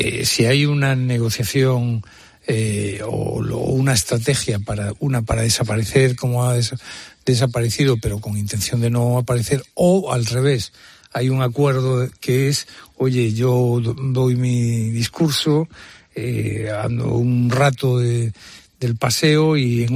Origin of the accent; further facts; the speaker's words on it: Spain; A mí me gustaría, como español, que usted me dijese